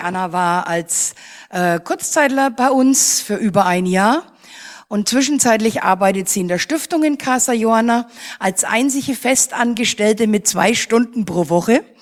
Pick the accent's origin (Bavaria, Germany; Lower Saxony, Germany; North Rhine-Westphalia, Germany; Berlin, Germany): Bavaria, Germany; wie schön, dass das geklappt hat und ich als Franke mal wieder oben bei euch sein darf